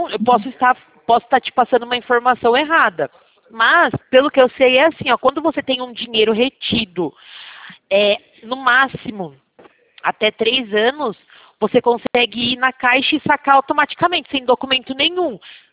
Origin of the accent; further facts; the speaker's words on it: São Paulo, Brazil; eu sou daqui de São Paulo.